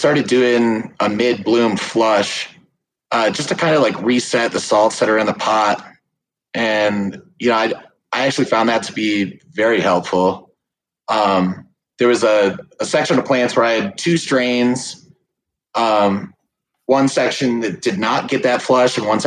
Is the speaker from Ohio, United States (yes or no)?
yes; Cleveland, Ohio, United States; moved away as an adult; So I grew up in Cleveland, Ohio. Just really wanted to explore the marijuana industry. So I moved out to Colorado in 2015